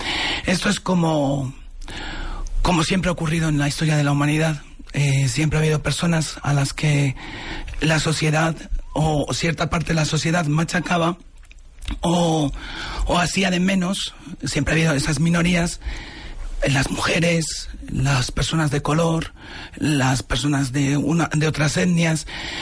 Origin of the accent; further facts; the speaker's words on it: Spain; descubrí que habían implantado en mi país una unidad de identidad de género especializada en todo tipo de los casos